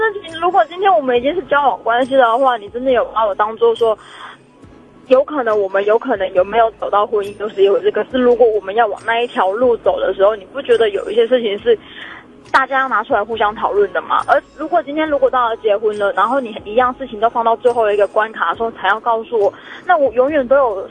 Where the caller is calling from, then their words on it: Kaohsiung, Taiwan; 我是高雄的